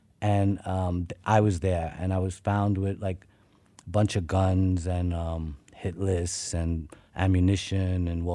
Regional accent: Brooklyn, New York, United States; But I was born in Brooklyn in the 70s, and I grew up in the 80s

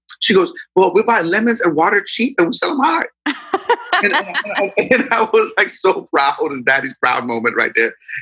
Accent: Sharon, Pennsylvania, United States; remember, I'm from Sharon, Pennsylvania, where, you know, you make $20 an hour, you freaking made it.

